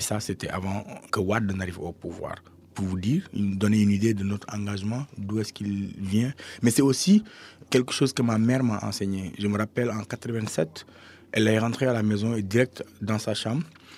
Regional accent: Kaolack, Senegal; On vient de Kaolack

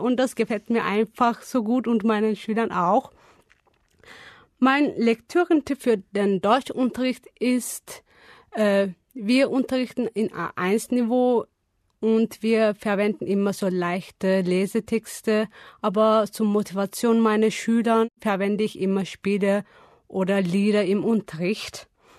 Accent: Turkey; German is a second language; Ich komme aus der Türkei. Ich bin geboren im Jahr 1982.

